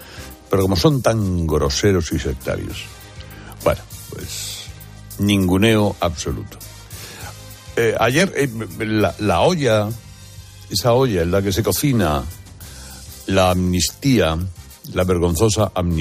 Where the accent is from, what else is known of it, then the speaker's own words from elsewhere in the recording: Spain; somos nosotros, los españoles en su conjunto